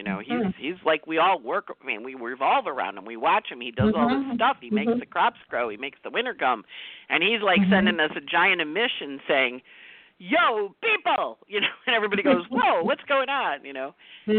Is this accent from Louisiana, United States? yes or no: no; New York City, New York, United States; So and as a New Yorker, you know, we had Leona Helmsley here